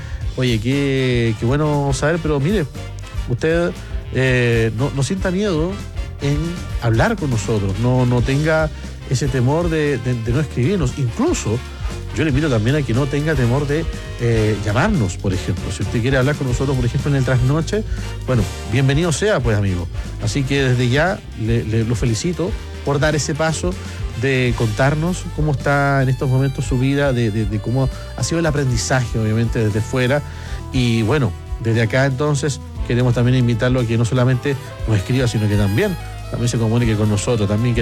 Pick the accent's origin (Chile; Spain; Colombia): Chile; Calama, Antofagasta; Mira, un gusto de saludarle, soy de Calama y siempre lo escucho en mis turnos de noche en la minería.